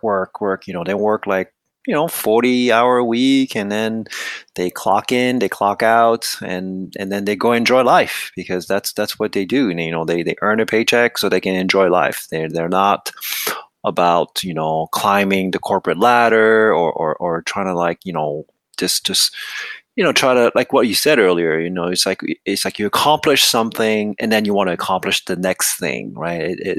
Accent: France; It's like, you know, when growing up in France, I mean, we would take, like, these vacations in the summertime. We'd go, like, you know, we'd come to the US for like 2 months at a time

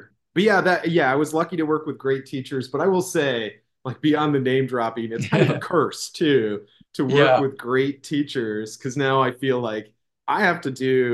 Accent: Alma, Michigan, United States; So I'm from Michigan, originally Alma, Michigan.

